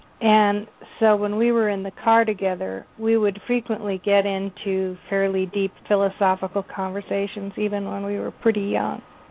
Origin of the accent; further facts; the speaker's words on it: Ghana; And one of the things we had to do in Africa growing up in Ghana is we had to spend a lot of time in the car together because it always took forever to get anywhere.